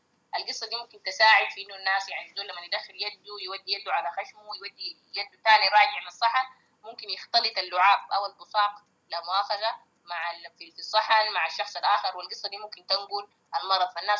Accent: Sudan; عندنا في السودان مستشفيات بسيطه، وخصوصا لما نمشي على المعسكرات والحتات البعيده شويه ما فيها الخدمات

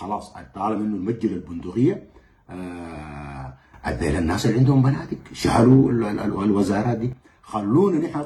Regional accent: Sudan; ونتحدث إلى بعضنا البعض كسودانيين ونوقف نزيف الدماء

